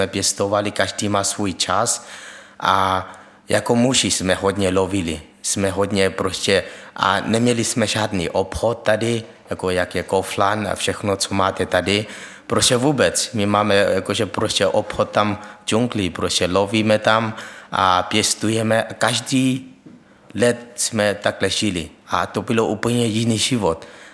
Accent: Myanmar; Czech is a second language; já pocházím z Barmy, jestli znáte, to je Asie, kousek od Thajska a Malajsie a Čína

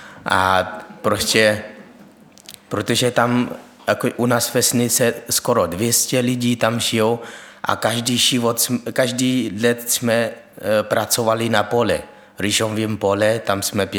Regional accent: Myanmar; Czech is a second language; já pocházím z Barmy, jestli znáte, to je Asie, kousek od Thajska a Malajsie a Čína

